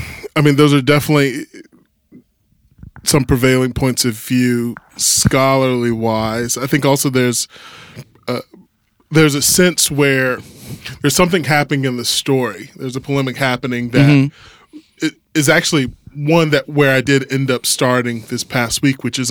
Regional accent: the South, United States; I come from the South.

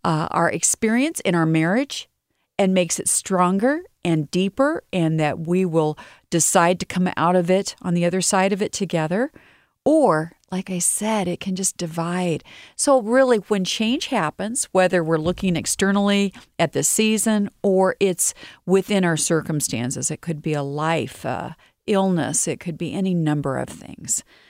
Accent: Midwest, United States; And they asked us where we were from, and we're from the Midwest, where we get the change of seasons.

